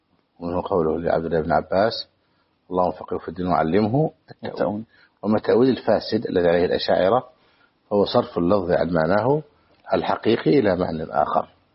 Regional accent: Egypt

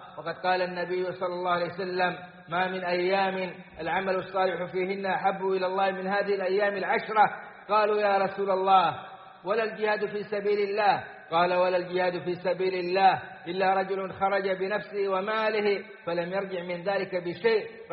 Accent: Saudi Arabia; وأدم على بلادنا السعودية أمنها وإيمانها وقيادتها ومقدساتها

